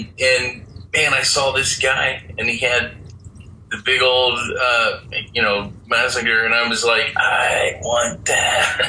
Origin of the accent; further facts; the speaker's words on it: Virginia Beach, Virginia, United States; So I grew up in Virginia Beach, and they have this place called Mount Trashmore, which is a recreational area / landfill.